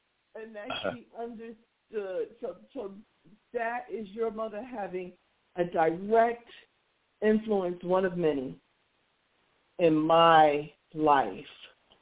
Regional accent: Hillside, New Jersey, United States; You know, Mike, we grew up in Hillside, New Jersey.

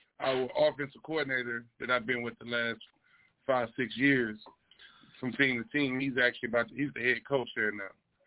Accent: Galveston, Texas, United States; Like the post say, I'm originally from Galveston, Texas, man. Born and raised.

